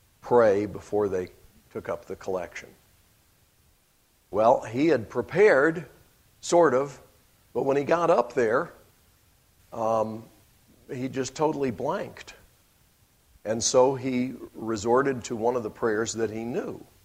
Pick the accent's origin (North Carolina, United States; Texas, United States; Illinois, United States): North Carolina, United States; Montreat; the church where I grew up in Montreat, North Carolina